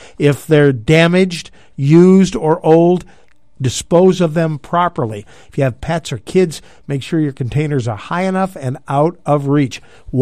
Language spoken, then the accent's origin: English; Maine, United States; I'm from Maine, and I can tell you they are the best. Love those Maine lobsters.